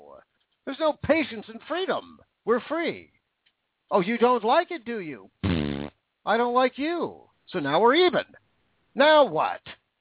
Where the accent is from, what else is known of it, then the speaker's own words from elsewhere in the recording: Seattle, Washington, United States; I'm from Seattle, and we're the Super Bowl champions